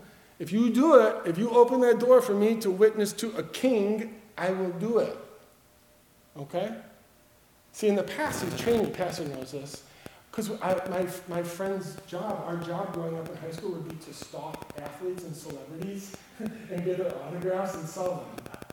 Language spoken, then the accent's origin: English; Wheaton, Illinois, United States; also born or lived in California, United States; I grew up right outside of Chicago in Wheaton.